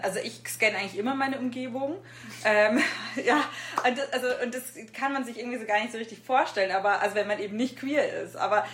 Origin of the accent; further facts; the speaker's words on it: Regensburg, Bavaria, Germany; now in Munich, Germany; ich bin 33 Jahre alt, ich komme aus München, ursprünglich aus Regensburg, aber ich lebe schon sehr, sehr lange in München